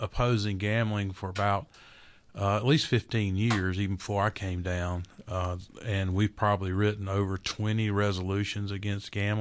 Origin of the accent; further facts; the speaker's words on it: Georgia, United States; Born and raised in Georgia, South Georgia. I've been up in North Georgia now for about 33 years.